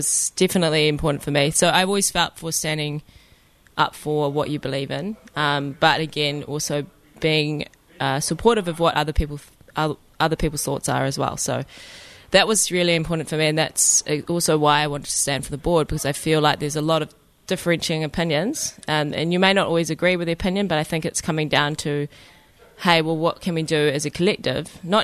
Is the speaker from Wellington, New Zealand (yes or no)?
no; Queenstown, Otago, New Zealand; Because we grew up in Queenstown